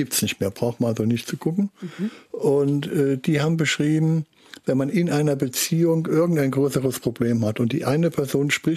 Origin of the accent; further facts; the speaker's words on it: Saarland, Germany; Gott sei Dank, soweit ich weiß, bei uns im Saarland nicht.